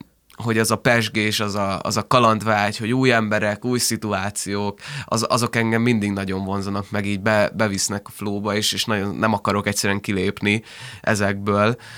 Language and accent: Hungarian; Budapest, Hungary; meg ott nőttem fel, de ez a távoli jövőkép egyébként nagyon beszeretnék költözni a városba, mert most is ott lakom amúgy.